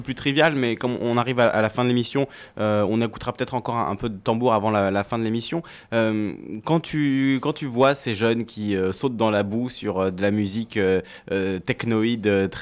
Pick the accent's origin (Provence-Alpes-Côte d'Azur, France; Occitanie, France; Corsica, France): Corsica, France; Moi-même, je suis corse, et en Corse, pour la Saint-Jean, on dresse